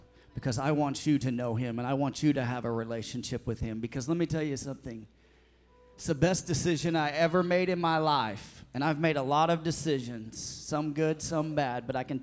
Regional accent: Potosi, Missouri, United States; I was born here in Missouri. I was born 30 miles from this spot in Potosi, Missouri.

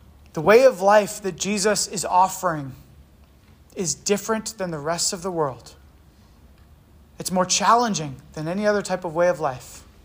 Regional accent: Virginia Beach, Virginia, United States; Like, I'm kind of from Virginia Beach and there's sand, right?

